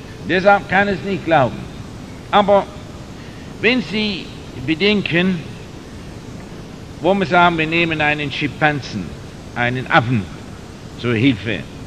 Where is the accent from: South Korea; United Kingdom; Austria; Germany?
United Kingdom; England; German is a second language; moved away as an adult; also born or lived in United States / Turkey / Norway; now in Switzerland; ich bin ja Engländer, schon einige Jahre in der Schweiz und viele Jahre in Amerika und Türkei und Bergen in Norwegen gewesen.